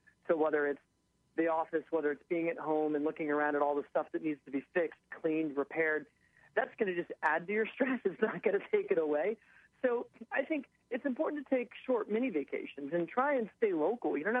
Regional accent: Jersey City, New Jersey, United States; I'm from Jersey City, which is only like an hour and a half away.

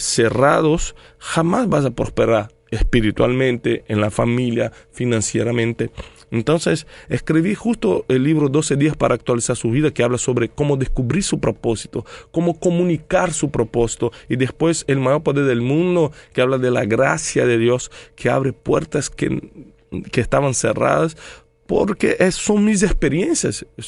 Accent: Brazil; Spanish is a second language; porque como soy brasileño, la mayoría de mis redes están en portugués.

